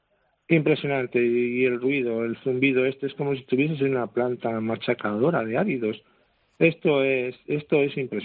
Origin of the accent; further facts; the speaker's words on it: Spain; now in La Palma, Spain; Yo soy peninsular, pero llevo ya aquí muchos años, uh-huh. Aquí en La Palma, porque yo llegué aquí y esta isla me enamoró. Y aquí me he quedado y aquí pienso quedarme.